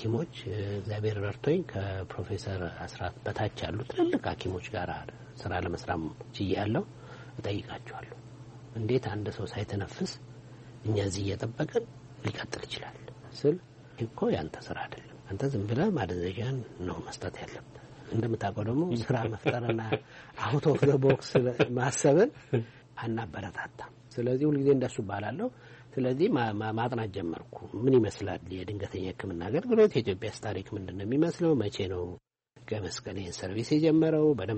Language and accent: Amharic; Addis Ababa, Ethiopia; አዲስ አበባ ነው የተወለድኩት።